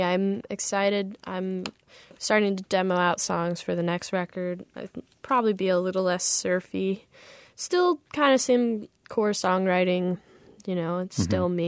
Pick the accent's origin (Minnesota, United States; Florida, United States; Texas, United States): Florida, United States; Orlando; and I'm from Orlando.